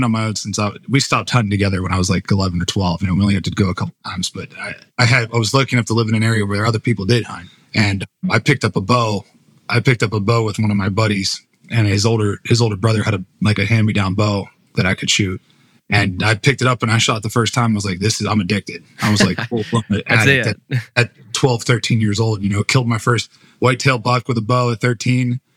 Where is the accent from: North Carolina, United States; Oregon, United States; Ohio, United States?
Ohio, United States; Yeah, so I grew up in Northeast Ohio, right there where West Virginia, Pennsylvania, and Ohio all meet.